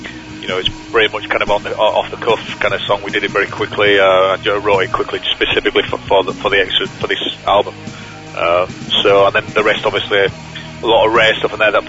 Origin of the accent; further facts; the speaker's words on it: Yorkshire and the Humber, United Kingdom; we're a band from Yorkshire and we feel kind of different to perhaps the rest of England in Yorkshire.